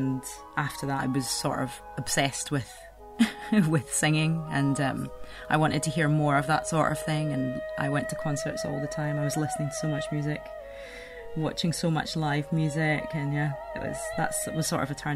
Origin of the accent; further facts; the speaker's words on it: Glasgow, Scotland, United Kingdom; now in France; I'm a soprano and I'm based just outside of Paris, but I grew up in Glasgow with Irish and Tanzanian parents.